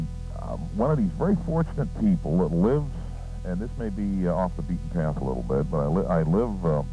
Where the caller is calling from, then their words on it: Van Alstyne, Texas, United States; down in Van Alstine, Texas